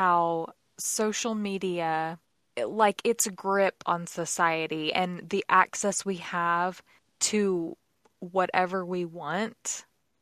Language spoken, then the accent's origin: English; Saginaw, Texas, United States; Yeah, well, where we grew up in Saginaw, the houses are pretty small there too.